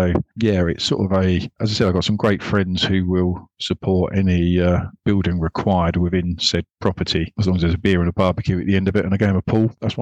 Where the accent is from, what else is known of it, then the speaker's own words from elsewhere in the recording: Braintree, East of England, United Kingdom; I'm from Braintree